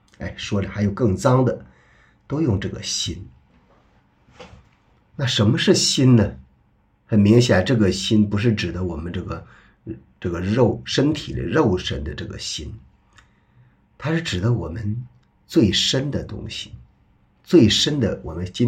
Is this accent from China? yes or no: yes; China; 我们中国人对心了解的非常的美好。